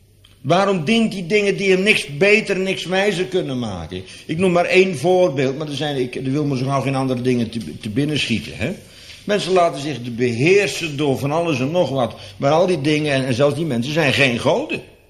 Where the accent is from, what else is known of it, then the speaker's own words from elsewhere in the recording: Gelderland, Netherlands; En het is hier in Scheveningen anders dan bij ons op de Veluwe.